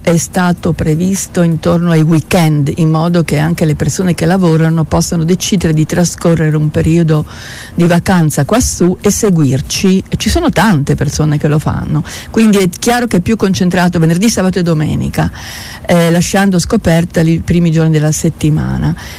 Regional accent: Friuli-Venezia Giulia, Italy; perché io, pur essendo friulana, certi luoghi non li...

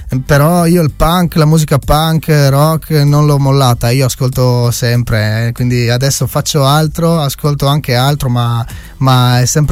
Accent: Forni Avoltri, Friuli-Venezia Giulia, Italy; io sono di Forni a Voltri. Preciso di Avoltri

